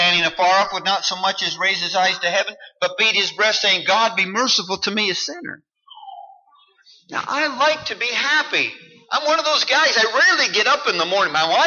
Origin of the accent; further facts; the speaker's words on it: Canada; now in United States; I'm from Canada, but I have my green card. I'm legal.